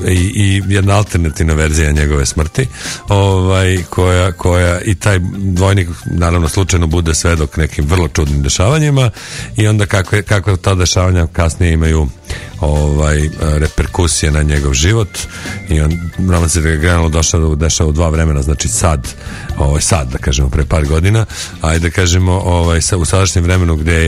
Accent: Belgrade, Serbia; Ja sam iz Beograda, pa zato mi je najlakše da smestim radnju u Beograd

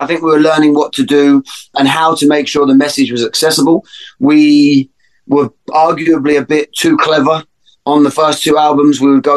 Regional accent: London, United Kingdom; because I grew up in North London. But I'm from East London

